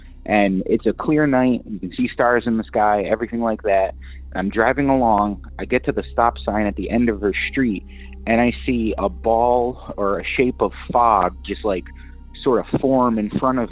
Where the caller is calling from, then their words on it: Cheshire, Connecticut, United States; I'm calling from Cheshire, Connecticut.